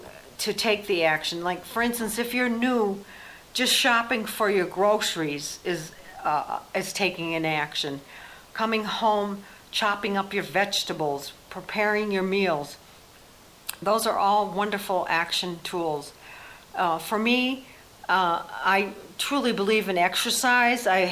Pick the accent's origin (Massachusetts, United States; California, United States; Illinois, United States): Massachusetts, United States; Holliston; I have a little route that I do in my hometown of Holliston, Massachusetts.